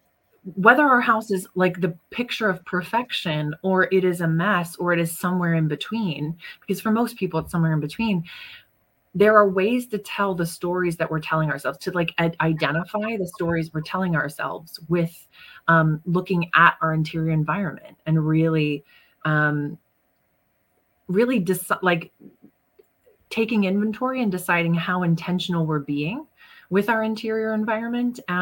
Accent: United States; So I'm American. So growing up in America is, you know, where I'm from is a difficult thing.

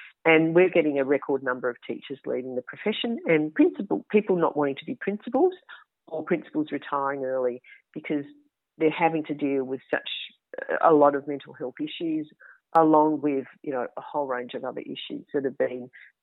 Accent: Melbourne, Victoria, Australia; In my hometown of Melbourne, we were locked down for months at a time.

